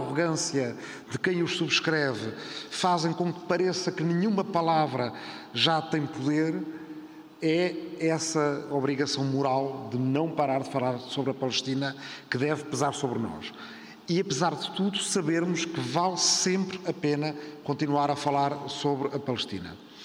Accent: Portugal; naquilo que nos compete enquanto portugueses

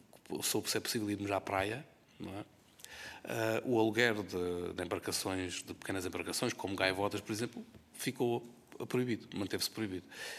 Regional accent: Algarve, Portugal; eu sou do Algarve, não é?

